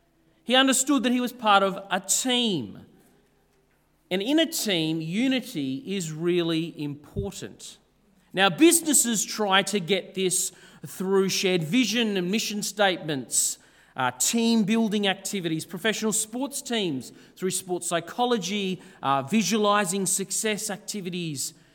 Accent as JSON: {"language": "English", "town": "Ulverston", "region": "North West England", "country": "United Kingdom", "said": "My wife Katie is still up north. We're from Ulverston, and so we came down."}